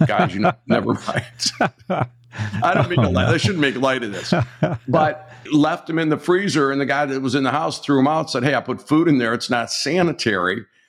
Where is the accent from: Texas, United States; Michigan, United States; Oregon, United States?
Michigan, United States; I think I'm a Michigander. I'm also a Michiganian, too. So, and I'm from the Mitten.